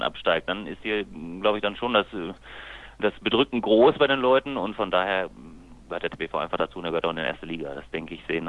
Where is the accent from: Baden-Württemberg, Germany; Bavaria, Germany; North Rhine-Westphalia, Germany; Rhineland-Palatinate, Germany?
North Rhine-Westphalia, Germany; Lemgo; born there; jetzt bin ich noch gebürtiger Lemgo.